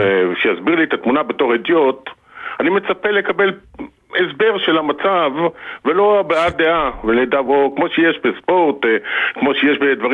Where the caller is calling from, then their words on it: Nahariya, Northern District, Israel; אני מנהריה.